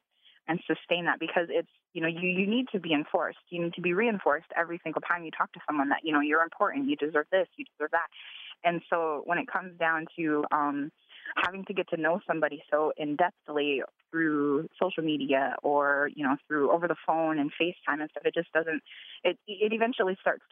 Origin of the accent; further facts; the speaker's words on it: South Dakota, United States; You know, like I said, I'm from South Dakota, so we have a lot of politics around the COVID-19 pandemic and masking